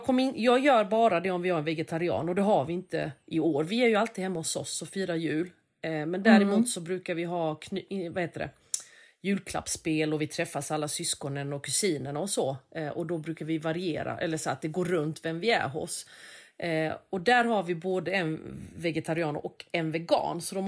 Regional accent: Småland, Sweden; accent: Småland dialect; Alltså jag pratar ju själv småländska, det är ju inte det.

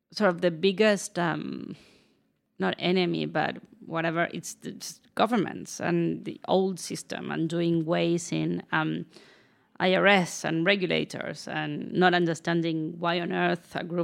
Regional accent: Argentina; moved away as an adult; now in New York, United States; I am from Argentina

